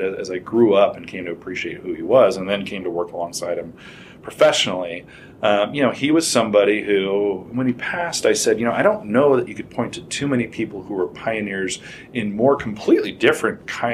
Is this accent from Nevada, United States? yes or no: yes; Las Vegas, Nevada, United States; that's why the neighborhoods I grew up in Las Vegas.